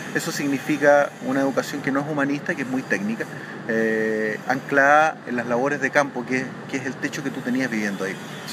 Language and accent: Spanish; Valparaíso, Chile; born there; Yo nací en Valparaíso por lo mismo.